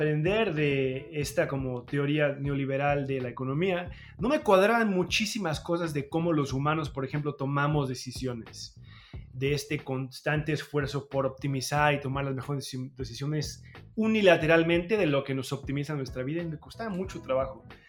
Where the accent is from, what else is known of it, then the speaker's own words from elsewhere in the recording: Mexico City, Mexico; Yo soy del DF, de la Ciudad de México. Es una ciudad gigantesca, entonces era muy obvio para mí, ¿no?